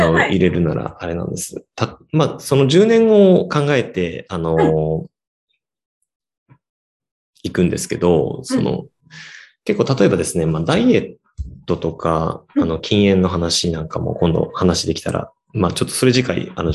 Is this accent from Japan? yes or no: yes; Niigata, Japan; 僕、新潟出身なので